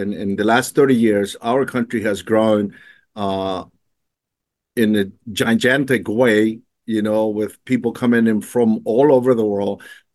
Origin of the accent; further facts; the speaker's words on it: United States; I can say that I grew up in the United States, was part of covering the 94.